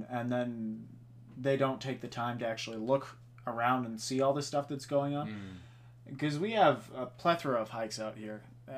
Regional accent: Rapid City, South Dakota, United States; I was raised in Rapid.

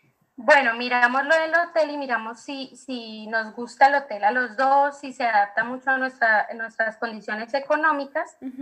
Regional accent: Colombia; Nosotros somos también de Colombia, venimos de una ciudad grande, Entonces, pues para nosotros este cambio a la parte rural fue bastante grande

